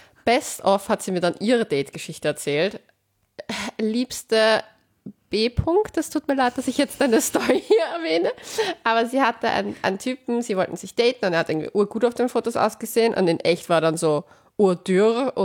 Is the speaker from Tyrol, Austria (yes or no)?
no; Vienna, Austria; ich als Wienerin